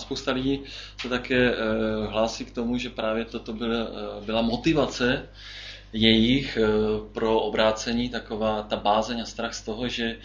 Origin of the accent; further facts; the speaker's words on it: Český Těšín, Moravian-Silesian Region, Czechia; jsem z Českého Těšína